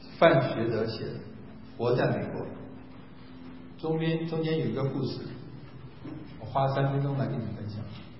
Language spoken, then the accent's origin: Chinese; Taiwan; also born or lived in China; 我是在国内出生，去台湾长大